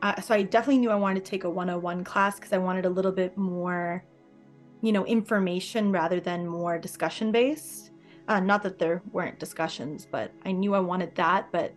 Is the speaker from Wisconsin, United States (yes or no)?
yes; Madison, Wisconsin, United States; also born or lived in Washington, D.C.; I'm from Madison, Wisconsin. I did go to school in DC for a bit though, so that's kind of cool.